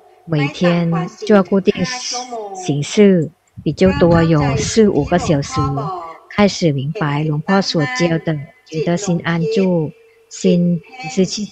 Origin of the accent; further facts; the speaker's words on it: Thailand; Chinese is a second language; 那我们泰国人不喜欢去找神经医生，其实是必要的。